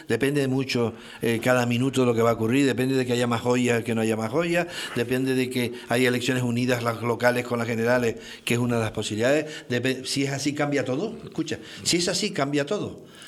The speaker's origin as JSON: {"language": "Spanish", "region": "Canary Islands", "country": "Spain", "said": "Yo que soy de Lanzarote, por decirlo así, soy un piojo pegado desde hace 50 años en Lanzarote."}